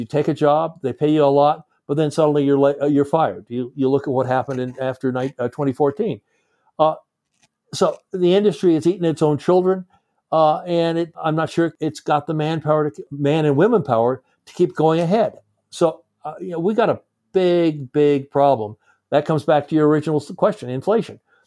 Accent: La Cañada, California, United States; I grew up in California in a town that's La Cañada, that's right next to JPL.

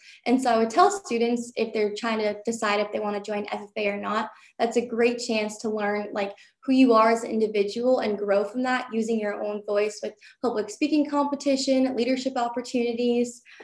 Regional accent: Lakeside, California, United States; I'm from Eastern San Diego in a town called Lakeside

